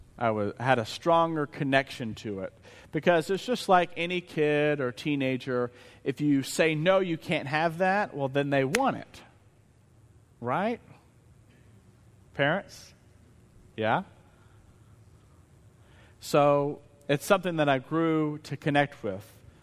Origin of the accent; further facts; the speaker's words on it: Searcy, Arkansas, United States; Many of you know that I grew up in Searcy, and my home church is First Methodist in Searcy.